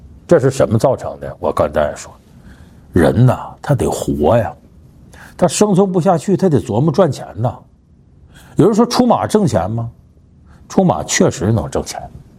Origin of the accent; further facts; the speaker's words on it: Northeast China, China; now in Beijing, China; 我作为东北人呢，我和老家呢，你别看我住在北京，我跟老家就联系比较多